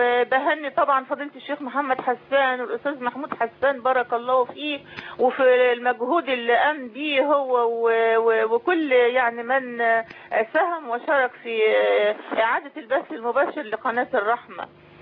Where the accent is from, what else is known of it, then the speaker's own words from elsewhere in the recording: Egypt; ان احنا مصريين